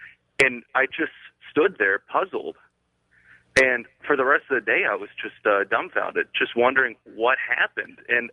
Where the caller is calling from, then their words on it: Bossier City, Louisiana, United States; from Bossier City, Louisiana.